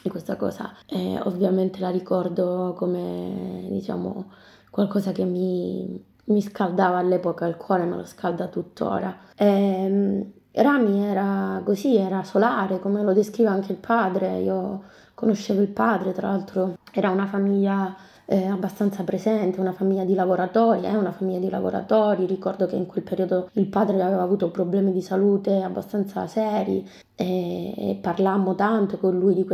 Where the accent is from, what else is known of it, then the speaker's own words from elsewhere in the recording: Southern Italy, Italy; e poi ci sono io che sono terrona.